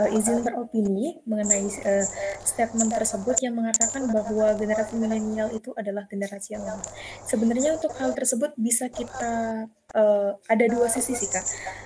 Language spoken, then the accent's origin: Indonesian; Bangka Belitung Islands, Indonesia; Perkenalkan … asal dari Provinsi Kepulauan Bangka Belitung.